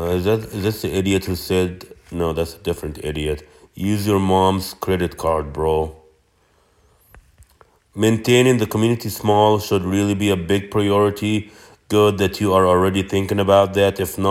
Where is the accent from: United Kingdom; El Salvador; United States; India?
India; Brother, I'm an Indian guy.